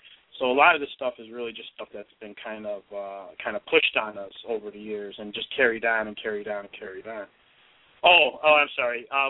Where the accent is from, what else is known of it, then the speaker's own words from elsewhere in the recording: Chicago, Illinois, United States; born there; and I was born in Chicago, and that story was well prevalent there. I was actually born in a predominantly Hispanic neighborhood.